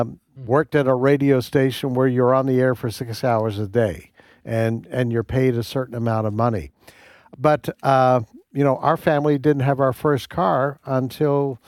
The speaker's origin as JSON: {"language": "English", "country": "Canada", "tie": "born or raised there", "lives_now": "United States", "said": "when I was growing up, and yes, I grew up in Canada, but I think similar experiences here in the United States"}